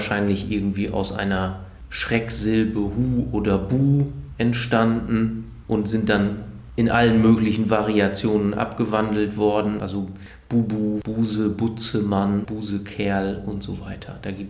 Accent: Lower Saxony, Germany; Ich komme selber aus dem Feengebiet und bin an einem Feenkanal groß geworden, an demselben Feenkanal, wo auch meine Eltern groß geworden sind.

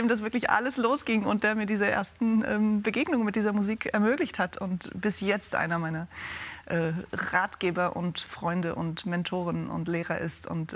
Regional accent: Hildesheim, Lower Saxony, Germany; Ich bin in Hildesheim geboren und auch aufgewachsen und da zur Schule gegangen, hatte meine ganz normale Kindheit

